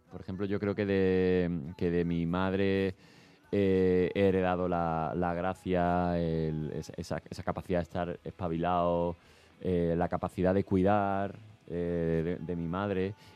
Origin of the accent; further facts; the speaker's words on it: Málaga, Andalusia, Spain; vengo de Málaga, que parezco de verdad.